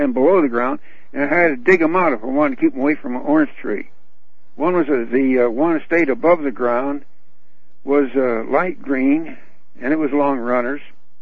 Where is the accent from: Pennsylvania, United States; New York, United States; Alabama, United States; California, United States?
California, United States; Well, I came here from California between Sacramento and San Francisco